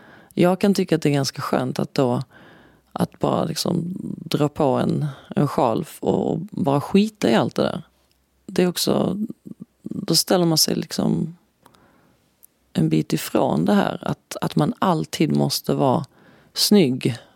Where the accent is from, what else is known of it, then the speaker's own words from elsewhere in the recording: Skåne, Sweden; När jag var liten i Skåne